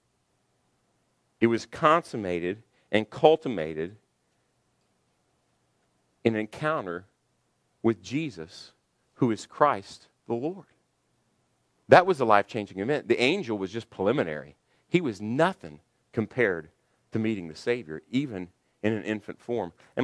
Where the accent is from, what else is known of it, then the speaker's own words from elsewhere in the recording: Kentucky, United States; And I grew up in Kentucky, and we didn't have a graduation party until we graduated from high school.